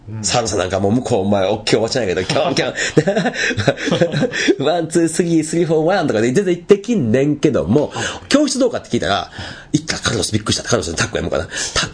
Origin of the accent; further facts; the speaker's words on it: Kansai, Japan; ああ、これが俺ら関西人のちゃうとこやね。